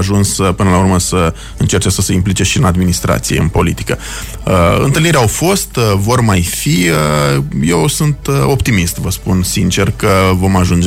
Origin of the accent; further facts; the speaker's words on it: Iași, Iași County, Romania; ori noi chiar merităm ca ieșeni să avem și noi un trai mai bun